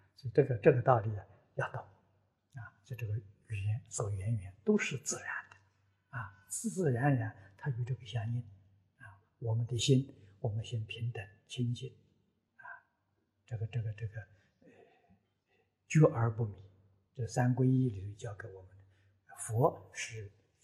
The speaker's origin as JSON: {"language": "Chinese", "country": "China", "said": "那我们中国人俗话说，人死了都做鬼了。"}